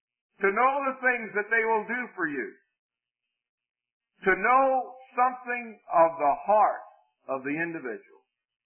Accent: the South, United States; I'm from the South, and Jimmy's from the South, and I know him.

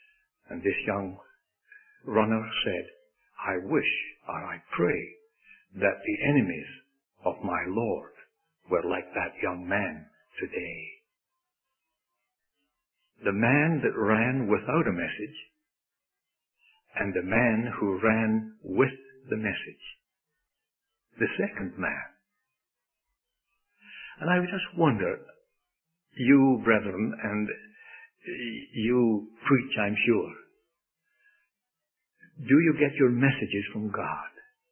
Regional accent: Scotland, United Kingdom; Now, when I was growing up in Scotland, that's a long time ago

